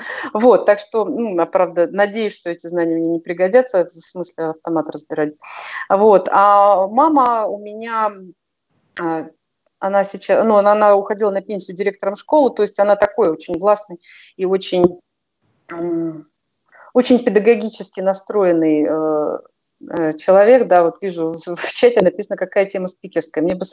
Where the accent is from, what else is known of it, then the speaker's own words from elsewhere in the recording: Ukraine; я родилась на Украине, я родилась в обычной семье, у меня мои родители учителя.